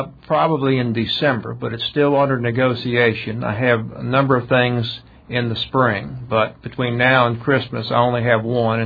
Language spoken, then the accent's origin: English; Blue Ridge Mountains, United States; he also had a southern dialect that he grew from mostly. And I'm from Blue Ridge Mountains, and so I saw a lot of that wording in my own vocabulary.